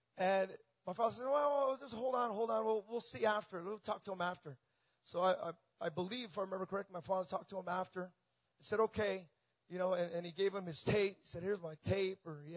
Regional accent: Hayward, California, United States; And I come from Hayward, California. It's right next to Oakland.

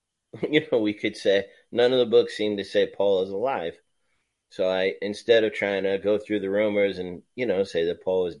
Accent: Queens, New York, United States; accent: Queens; Well, I grew up in Queens, New York, and some people picked that up instantly by my accent.

